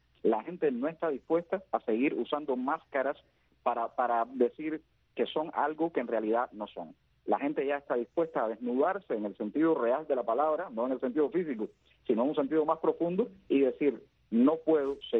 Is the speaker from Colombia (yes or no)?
no; Cuba; como cubanos